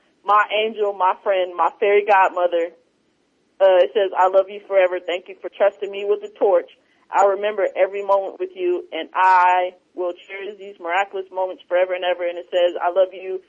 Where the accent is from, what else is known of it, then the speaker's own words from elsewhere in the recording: the South, United States; I'm from the South